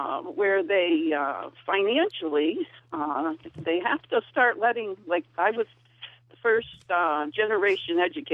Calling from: Granby, Massachusetts, United States; Granby, Massachusetts.

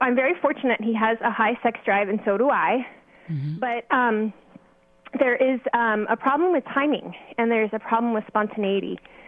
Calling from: El Cerrito, California, United States; I'm calling from El Cerrito here.

